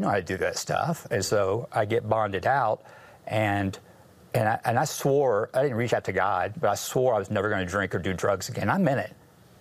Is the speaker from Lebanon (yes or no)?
no; Plano, Texas, United States; Well, at a young age, I grew up in the Dallas area, and actually grew up in Plano, Texas.